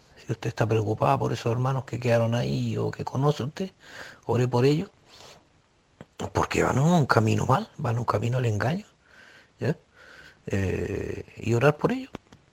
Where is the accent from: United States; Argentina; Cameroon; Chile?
Chile; yo soy chileno y sepa inglés, francés, portugués